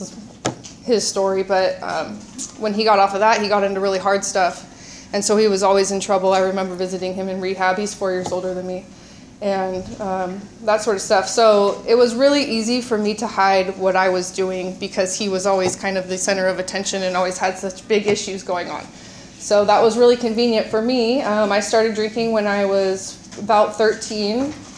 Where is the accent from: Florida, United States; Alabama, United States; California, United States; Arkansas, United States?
California, United States; Ventura; I grew up in Ventura with a mother and a father.